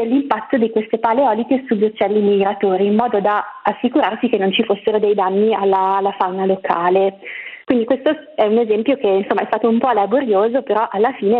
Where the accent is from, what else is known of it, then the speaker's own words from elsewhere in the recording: Friuli-Venezia Giulia, Italy; Per esempio, io originariamente sono friulana, nella mia regione